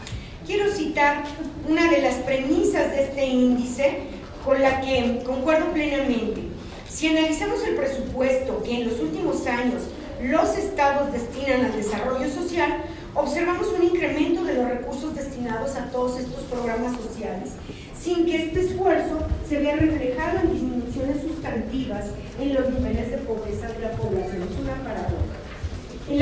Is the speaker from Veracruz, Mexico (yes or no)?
no; Tlaxcala, Mexico; podamos hacer también una presentación allá en mi tierra, en Tlaxcala